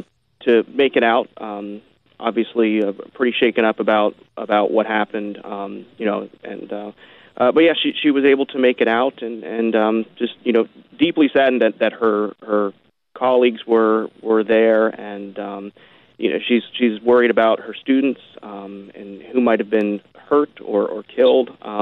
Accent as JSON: {"language": "English", "region": "Florida", "country": "United States", "tie": "born or raised there", "lives_now": "Orlando, United States", "said": "even up here in Orlando, quite a few people that I grew up with in South Florida are up here. We tend to stick around in Florida as Floridians."}